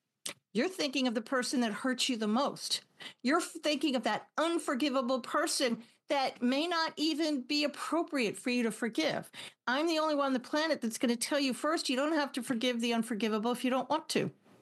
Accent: New York City, New York, United States; I'm from New York City originally. I am not your girl. I will not forget.

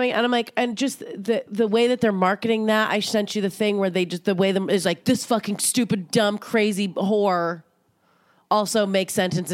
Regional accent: Seal Beach, California, United States; I'm from Southern California too. And I'm like, where in LA? And he goes, Long Beach. And I'm like, fucking fuck you. I'm from Seal Beach.

